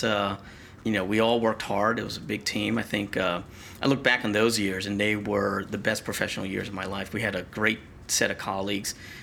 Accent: Irvington, New Jersey, United States; A childhood in a community just outside of Newark, New Jersey.

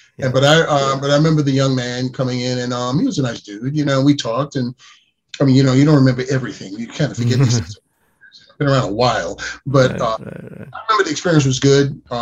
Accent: New York City, New York, United States; while I was going to High School of Art and Design, I grew up in New York City.

